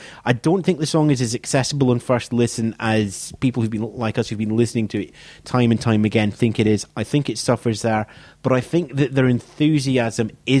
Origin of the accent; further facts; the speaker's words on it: Scotland, United Kingdom; I'm Scottish.